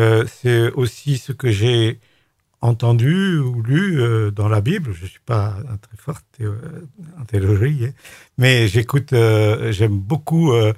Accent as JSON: {"language": "French", "town": "Nîmes", "region": "Occitanie", "country": "France", "tie": "born there", "said": "je suis issu d'un village des Cévennes. Moi, je suis né à Nîmes, mais mes parents étaient de là-haut, et j'y vais souvent."}